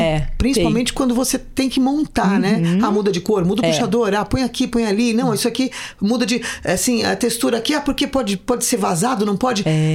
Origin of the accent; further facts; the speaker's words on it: São Paulo, Brazil; porque eu sou de São Paulo, quando eu tô lá eu vejo